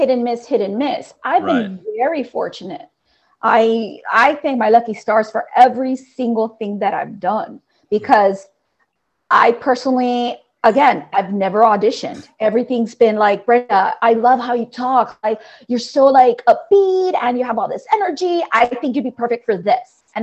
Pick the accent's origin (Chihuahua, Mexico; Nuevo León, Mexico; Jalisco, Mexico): Nuevo León, Mexico; General Bravo; is more delicious than Los Tacos de General Bravo Nuevo León. Oh my God. That is insane. I'm sorry. And I'm my hometown from Mexico.